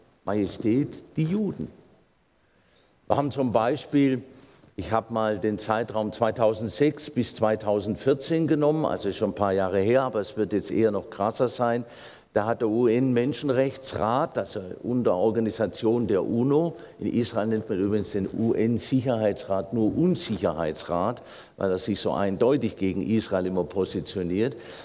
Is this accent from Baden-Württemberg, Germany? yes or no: yes; Baden-Württemberg, Germany; ich komme ja als Schwabe jetzt aus dem Badischen